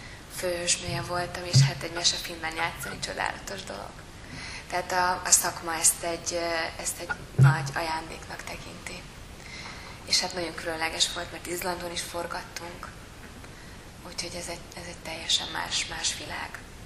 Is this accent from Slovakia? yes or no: yes; Slovakia; moved away as an adult; now in Hungary; én felvidéki magyar vagyok, ott éltem 24 évet, és aztán most már 4 éve, hogy Magyarországra jöttem.